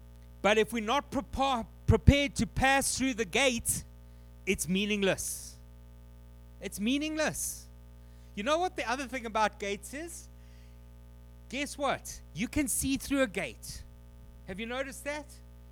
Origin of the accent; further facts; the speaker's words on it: South Africa; moved away; when we came from South Africa, we often thought about. We had these things called burglar gates on all of our doors.